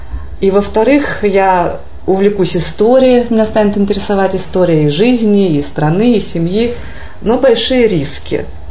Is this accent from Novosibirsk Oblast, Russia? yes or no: yes; Novosibirsk, Novosibirsk Oblast, Russia; now in Moscow, Russia; и так осталась в Новосибирске. Вот, и закончила там университет. Теперь я больше, конечно, когда я в Москве живу, то я считаюсь из Новосибирска.